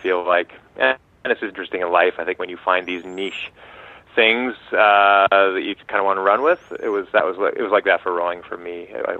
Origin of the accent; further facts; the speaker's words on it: Victoria, British Columbia, Canada; I was always like a sporty kid growing up in Victoria, BC